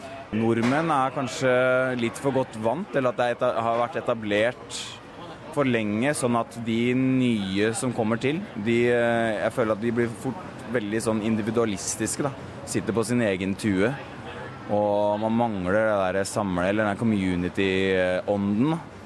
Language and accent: Norwegian; Oslo, Norway; altså samhold eller community hjemme I Oslo, undervise kanskje mer.